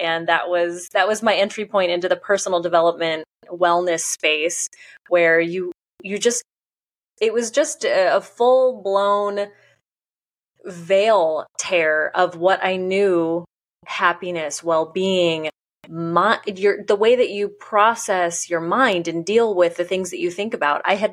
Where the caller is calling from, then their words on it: Overland Park, Kansas, United States; I'm in the Kansas City area, just about 30 minutes south of that. It's in a suburb called Overland Park.